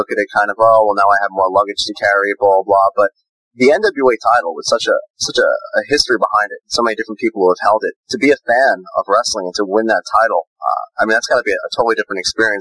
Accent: New York, United States; I'm from Long Island, so we didn't get much outside. I mean, I'm in New York, so yeah.

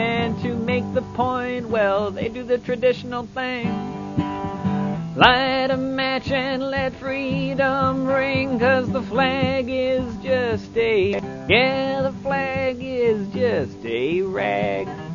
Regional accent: New England, United States; I guess I'm from New England, and I'm going, I don't know where I'm going.

